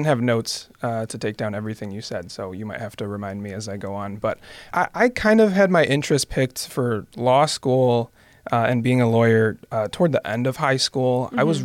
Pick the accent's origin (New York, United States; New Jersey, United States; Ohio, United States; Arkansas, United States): Ohio, United States; Sylvania; Yeah, I born and raised Toledo. I grew up specifically in Sylvania. I went to Northview for high school.